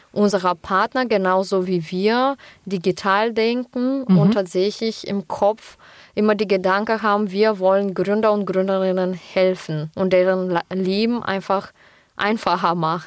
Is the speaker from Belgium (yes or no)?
no; Bulgaria; now in Germany; Ich komme selber aus Bulgarien und ich weiß, wie schwierig das ist, am Anfang halt in Deutschland dieses System einfach zu verstehen.